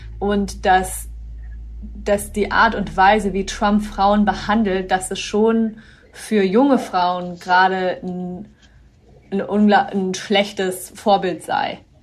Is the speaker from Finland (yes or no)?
no; United States; Aber ich bin Amerikanerin. Ich bin Deutsch-Amerikanerin.